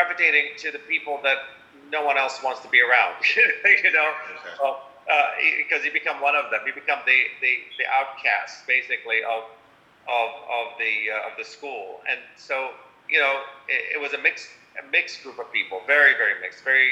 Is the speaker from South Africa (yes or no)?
no; Iraq; I come from the Middle East, from Iraq specifically.